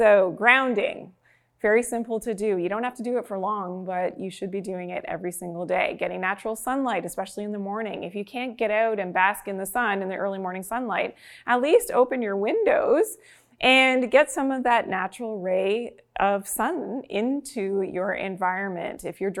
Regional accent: Canada; It's easier as a Canadian here in the Canadian cold winters to cover up the throat area.

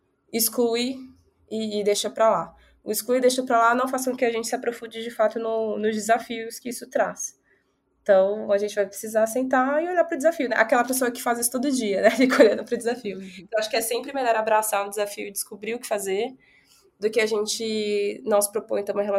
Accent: Minas Gerais, Brazil; eu como mineiro, eu falo sempre que é do lado da montanha, né, que você tá

